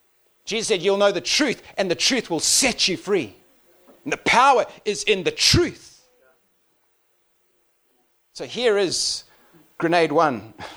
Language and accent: English; South Africa; born there; That's a South African word, right? I was born in South Africa. I lived here for 13 years. It's just nice to be back.